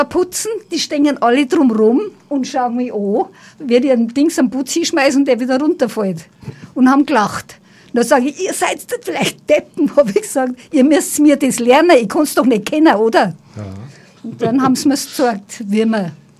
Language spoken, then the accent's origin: German; Munich, Bavaria, Germany; also born or lived in Saxony-Anhalt; Aber groß geworden bin ich schon in München.